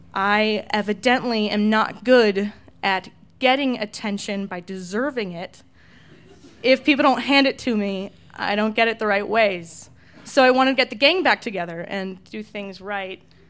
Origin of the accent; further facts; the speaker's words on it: California, United States; And I am from California, but I have few memories of living in California.